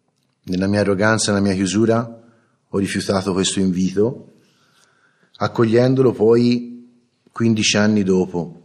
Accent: Florence, Tuscany, Italy; ho 41 anni e vengo da Firenze

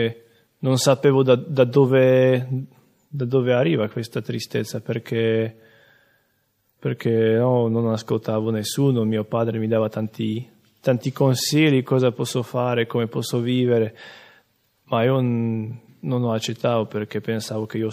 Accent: Slovakia; Italian is a second language; ho 23 anni, vengo dalla Slovacchia.

